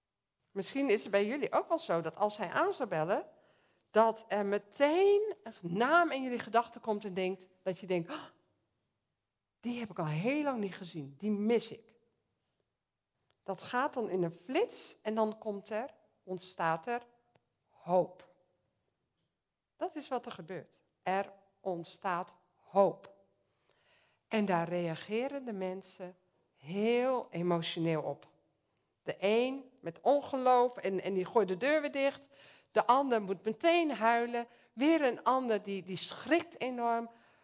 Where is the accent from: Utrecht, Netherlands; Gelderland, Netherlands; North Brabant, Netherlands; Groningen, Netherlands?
Utrecht, Netherlands; Soest; ik kom uit Soest. Niet zo heel ver hier vandaan, achter Amersfoort. Ik ben getrouwd, 5 dochters, waarvan 4 uit huis zijn.